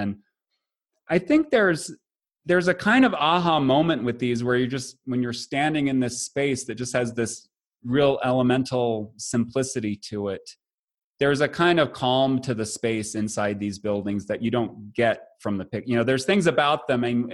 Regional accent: Midwest, United States; from growing up in the Midwest and always being around the kind of agriculture and then the kind of industrial cities of the Midwest as well

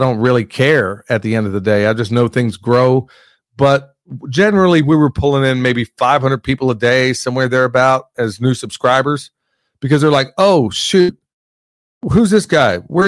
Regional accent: Missouri, United States; I'm from Missouri, Jack. You're going to have to show me.

